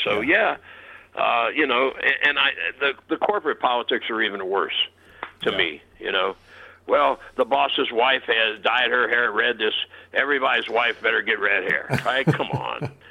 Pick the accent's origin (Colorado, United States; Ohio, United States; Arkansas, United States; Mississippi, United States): Ohio, United States; I'm an Ohio boy, so I'm not, you know.